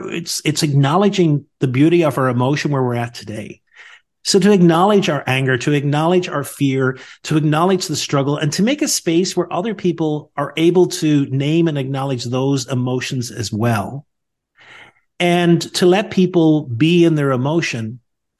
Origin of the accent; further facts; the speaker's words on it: Northern Ireland, United Kingdom; I think I got that from growing up in Northern Ireland.